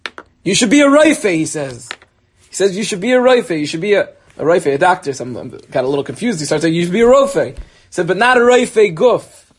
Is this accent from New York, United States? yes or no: yes; Cedarhurst, New York, United States; sixth grade in Yeshiva of South Shore. I grew up in Cedarist. I went to Yeshiva Toros Chaim of South Shore.